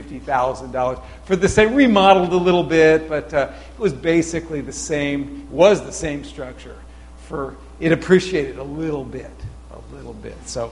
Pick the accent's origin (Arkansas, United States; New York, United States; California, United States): California, United States; Mill Valley; also born or lived in Fresno; So, yes, I was raised in Mill Valley, born in Fresno, but raised in Mill Valley.